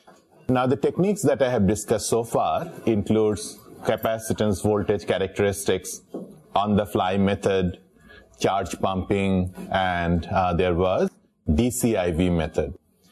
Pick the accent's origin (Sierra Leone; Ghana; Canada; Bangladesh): Bangladesh; now in United States; I said, I'm from Bangladesh, so never had an open book exam.